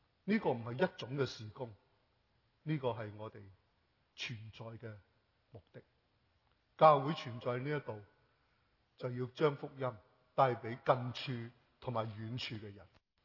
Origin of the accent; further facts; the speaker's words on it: Hong Kong; 我哋嚟自香港或者知